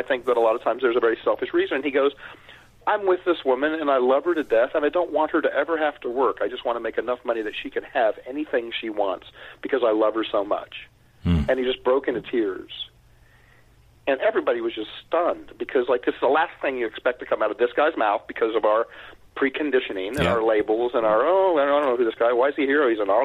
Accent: Kansas City, United States; I grew up in Kansas City. I grew up in, you know, Lily White suburb of Kansas City.

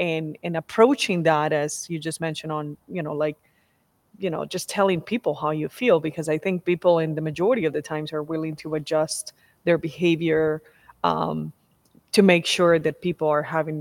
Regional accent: Colombia; I'm originally from Colombia, from Latin America. So when we speak Spanish in front of maybe the Spanish people

